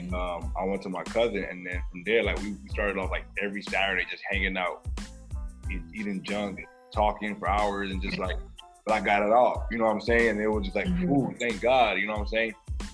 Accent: Nigeria; We're both from Nigeria, right?

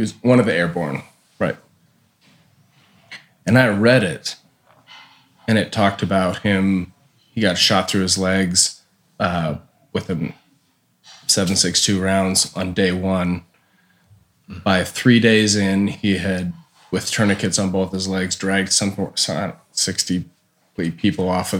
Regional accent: Lincoln, Nebraska, United States; born there; also born or lived in North Dakota; born in Lincoln, Nebraska.

